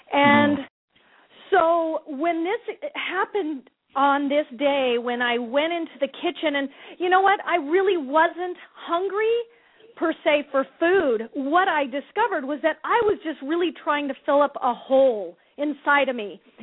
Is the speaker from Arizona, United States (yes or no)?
yes; Scottsdale, Arizona, United States; I'm from the Scottsdale area, Scottsdale, Arizona, and I'm here in Los Angeles